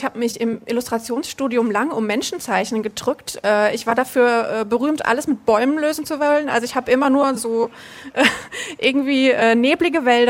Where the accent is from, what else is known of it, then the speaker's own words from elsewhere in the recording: Aschaffenburg, Bavaria, Germany; also born or lived in Mainz; now in Berlin, Germany; Ursprünglich komme ich aus Aschaffenburg und bin jetzt von Mainz hierher gezogen. Ich habe in Mainz 8 Jahre lang gelebt